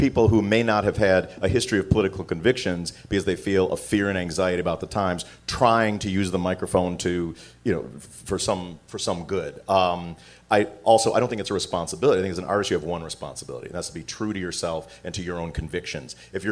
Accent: Illinois, United States; I come from Trump country, like small town Illinois, and I just visited there a week ago

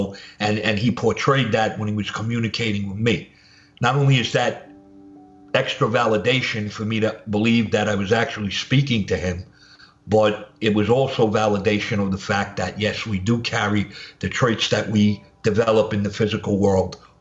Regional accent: Brooklyn, New York, United States; born or raised there

